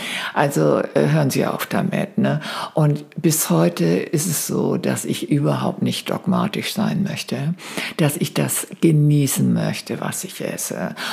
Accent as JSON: {"language": "German", "town": "Stenderup", "region": "Schleswig-Holstein", "country": "Germany", "tie": "born or raised there", "said": "Ich bin auf dem Land groß geworden. Ich glaube, ich habe das schon erzählt, ne? In Stenderup, das ist so ein kleines Dorf in Schleswig-Holstein bei Flensburg. Und mein Vater war Schmied, meine Mutter Bäuerin."}